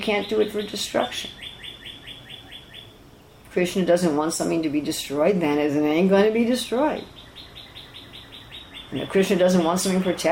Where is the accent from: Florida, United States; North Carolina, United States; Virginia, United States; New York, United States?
New York, United States; And New York was blown up, you know, and I was from New York, so it was particularly frightening for me as a child.